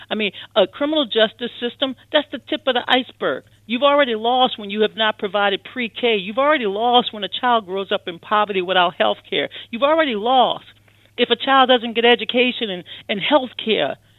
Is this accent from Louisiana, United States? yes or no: yes; Louisiana, United States; a party that can embrace, in my home state of Louisiana, a pro-life, pro-gun Democrat, but who expanded Medicaid for the poor.